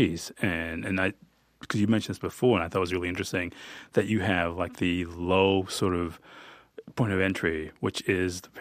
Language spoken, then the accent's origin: English; Hattiesburg, Mississippi, United States; Yeah, I'm from Hattiesburg, my family, so I know when you say suburb of Jackson, that's a really touching and politic way to put it.